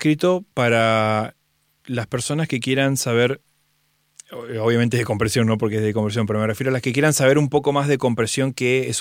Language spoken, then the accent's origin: Spanish; Villa Carlos Paz, Córdoba, Argentina; Él es de la ciudad donde yo soy, que somos los dos de Villa Carlos Paz.